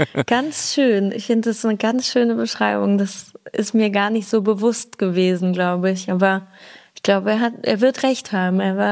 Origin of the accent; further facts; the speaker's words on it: Chile; Und wenn man sich bei uns in Chile für 14 Uhr verabredet, da kann man aber damit wetten, dass der erste mal so um 2:30 kommt